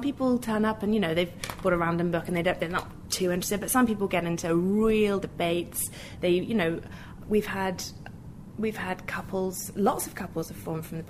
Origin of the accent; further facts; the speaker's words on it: London, United Kingdom; because I grew up in London and...